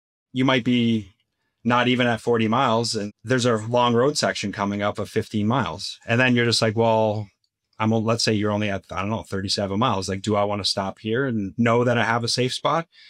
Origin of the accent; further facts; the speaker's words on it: Canada; And I'm Canadian and we can't get the permethrin in Canada.